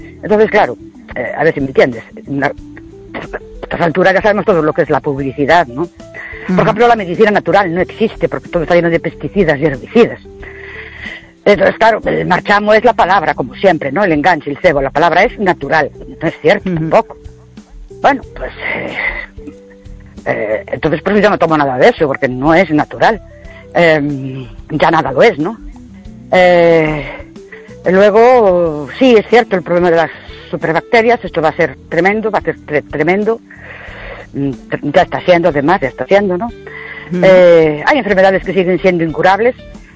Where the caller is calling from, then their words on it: Ourense, Galicia, Spain; de Ourense.